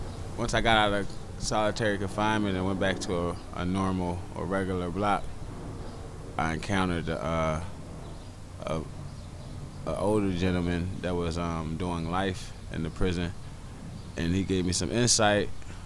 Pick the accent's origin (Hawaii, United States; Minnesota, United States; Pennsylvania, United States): Pennsylvania, United States; Philadelphia; farm manager. I live not too far from here on 30th and Master. I grew up on Chadwick Street, not too far from here.